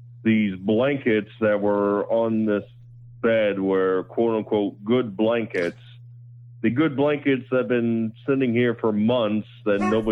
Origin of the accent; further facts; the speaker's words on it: Hawaii, United States; So as a Hawaiian, I need to know, are you a fan of the Hawaiian pizza?